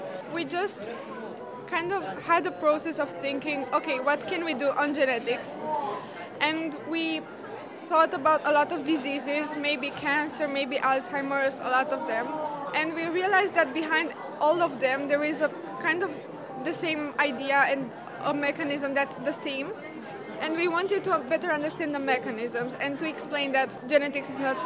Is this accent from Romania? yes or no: yes; Romania